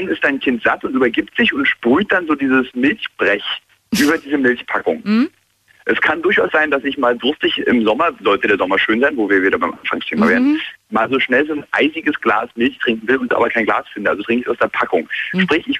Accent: Berlin, Germany; als Berliner sagt man ja nicht Freund zu allen, Bekannter heißt es.

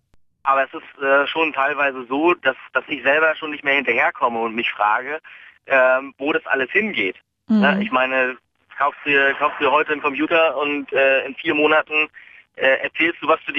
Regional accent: Mecklenburg-Vorpommern, Germany; Ich komme selber aus Mecklenburg-Vorpommern.

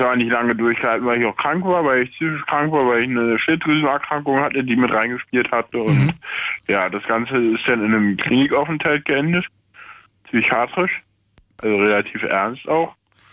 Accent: Berlin, Germany; ich bin in Berlin aufgewachsen, habe immer in Berlin gelebt und habe dann aber in Brandenburg an der Havel studiert und habe da auch gewohnt

